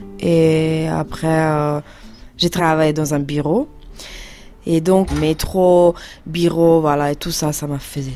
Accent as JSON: {"language": "French", "town": "Ljubljana", "region": "Central Slovenia", "country": "Slovenia", "tie": "born or raised there", "second_language": "French", "moved": "as an adult", "said": "J'ai 28 ans. Je viens de Slovénie. Donc, je suis née à Ljubljana, d'une famille modeste et heureuse. Mes parents, ils ont une petite usine de vin. Ils sont viticulteurs."}